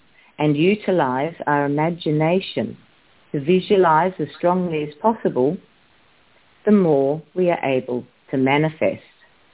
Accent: Sydney, New South Wales, Australia; Good morning. … from Sydney, and today is January the 20th.

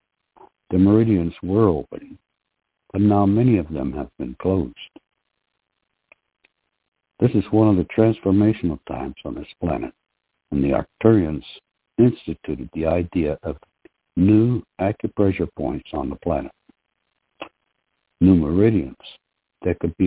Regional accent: Oklahoma, United States; Good evening. … from Oklahoma.

